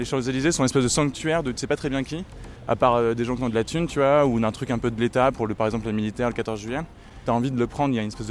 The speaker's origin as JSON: {"language": "French", "region": "Bourgogne-Franche-Comté", "country": "France", "tie": "born or raised there", "said": "Quand j'ai grandi en Bourgogne, j'imaginais, tu vois, quel vieux de mon village allait sur un rond-point."}